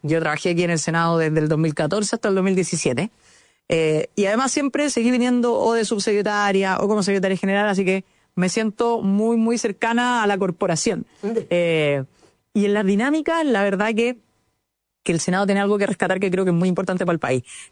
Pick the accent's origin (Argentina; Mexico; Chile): Chile; Chanco, Maule; born there; También ser la primera senadora del pueblo donde yo nací, de Chanco.